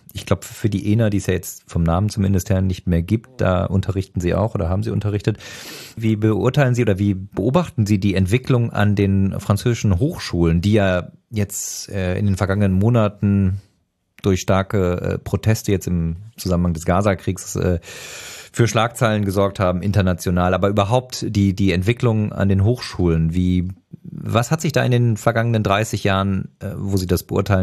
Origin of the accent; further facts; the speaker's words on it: Germany; now in France; wenn ich in Frankreich bin als Deutscher und dort lebe